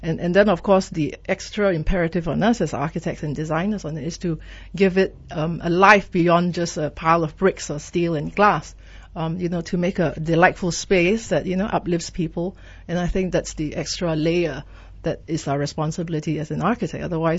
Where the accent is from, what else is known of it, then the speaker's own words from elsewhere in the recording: Malaysia; many times we as Malaysian designers don't even get a chance to be, you know, the opportunity to design them.